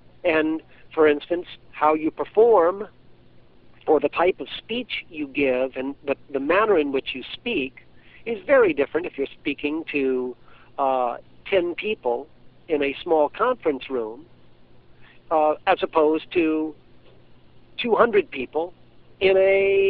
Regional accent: North Carolina, United States; now in Boston, United States; Well, I was raised in North Carolina, but I've been living in Boston. I'm 49 now, and I've been back here since I was 16.

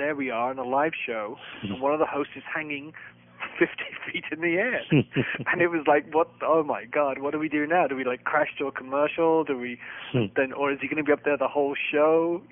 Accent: Liverpool, North West England, United Kingdom; Well, I came from Liverpool, so I was really a …

